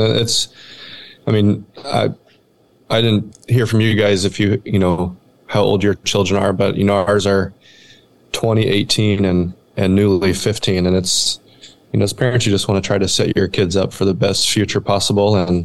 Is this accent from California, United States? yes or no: yes; California, United States; also born or lived in Washington; now in Texas, United States; So originally from California, but have spent most of my life in the Northwest.